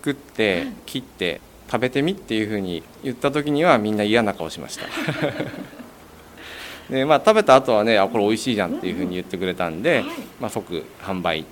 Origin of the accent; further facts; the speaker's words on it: Fujisawa, Kanagawa, Japan; 藤沢生まれの藤沢育ちです。